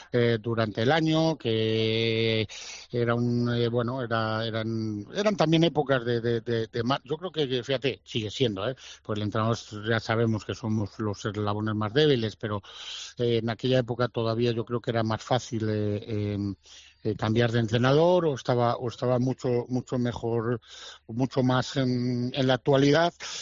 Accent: Valladolid, Castile and León, Spain; A ver, yo soy pucelano y blanquivioleta de nacimiento, eso lo tengo muy claro

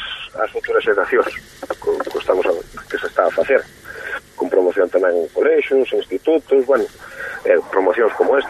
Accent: Galicia, Spain; los gallegos somos especiales, somos gallegos.

